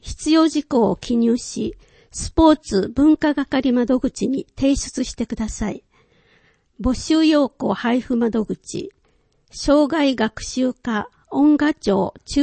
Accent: Nepal; Japanese is a second language; この公園は私の母国、ネパール北東部の山岳地帯にあり、

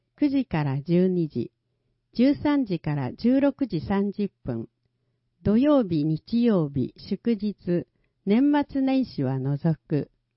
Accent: Malaysia; ドリアンの木は私の母国、マレーシアのような熱帯気候でよく育ち

